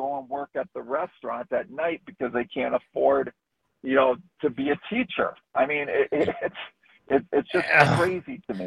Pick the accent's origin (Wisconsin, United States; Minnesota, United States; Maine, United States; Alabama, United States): Wisconsin, United States; I grew up in a rural area of 2,000 people in Wisconsin